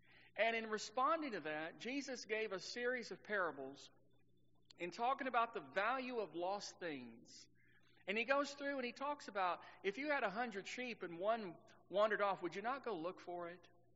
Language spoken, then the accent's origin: English; Texas, United States; I grew up in Texas, and where I grew up, it was very flat.